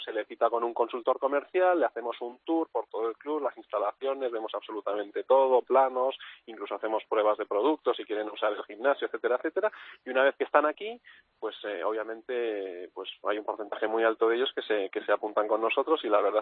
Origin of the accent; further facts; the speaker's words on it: Peru; now in Madrid, Spain; yo, que vengo de Perú y he estado viviendo muchos años en Perú